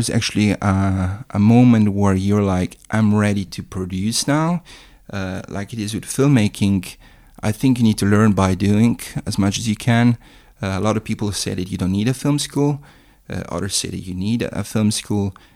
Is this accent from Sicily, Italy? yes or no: no; Ortisei, Trentino-Alto Adige, Italy; English is a second language; moved away as an adult; now in London, United Kingdom; Yeah, I grew up in my hometown, Ortisei, Italy. For me, the best place in the world. I did my middle school, my high school there.